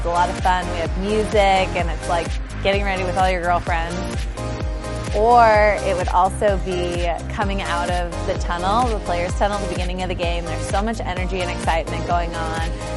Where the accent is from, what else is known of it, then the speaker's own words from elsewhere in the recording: Napa Valley, California, United States; I'm from Napa Valley, California